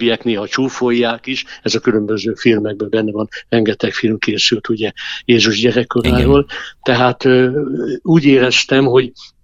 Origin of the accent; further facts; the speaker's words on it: Nyíregyháza, Szabolcs-Szatmár-Bereg, Hungary; abban a környezetben, amin én felnőttem Nyíregyházán, általános iskolába